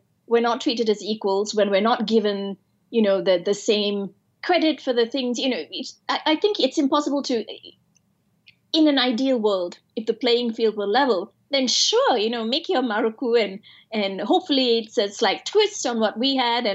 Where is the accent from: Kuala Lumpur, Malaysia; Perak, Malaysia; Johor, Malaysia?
Perak, Malaysia; Ipoh; I was growing up in Ipoh, we lived in Ipoh